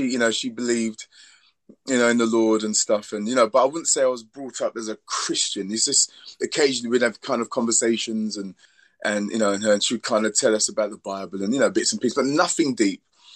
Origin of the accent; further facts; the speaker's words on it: Forest Gate, London, United Kingdom; So I grew up in East London, Forest Gate, Manor Park. So I've been an East End boy all my life.